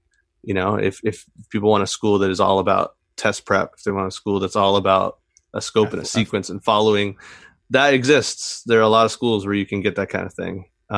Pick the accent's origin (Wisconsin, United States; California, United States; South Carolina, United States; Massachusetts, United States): California, United States; And growing up in Imperial Valley, there's this really horrible problem happening with the Salton Sea.